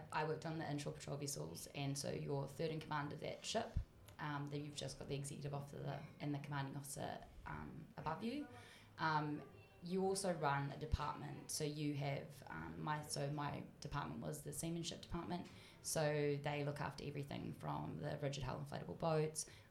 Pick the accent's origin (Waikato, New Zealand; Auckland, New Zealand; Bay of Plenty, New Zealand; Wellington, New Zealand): Waikato, New Zealand; So I was really lucky growing up on the Coromandel Peninsula. My granddad had a boat.